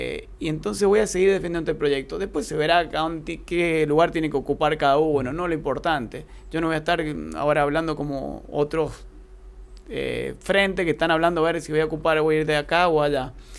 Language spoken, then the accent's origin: Spanish; San Juan, Argentina; hacia afuera somos todos sanjuaninos y sanjuaninas que queremos lo mejor para esta provincia.